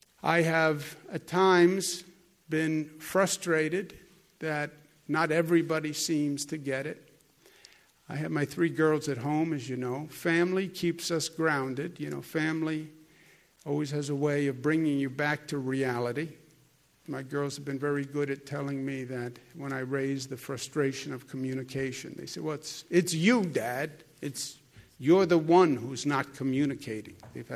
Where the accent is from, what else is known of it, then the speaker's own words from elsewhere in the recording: Brooklyn, New York, United States; Even though I'm half from Brooklyn, that doesn't matter when you're from Brooklyn.